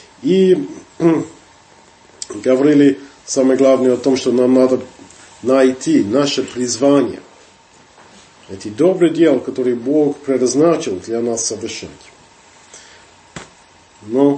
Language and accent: Russian; England, United Kingdom; Russian is a second language; moved away; Я вырос там, в Англии, столько лет уже тому назад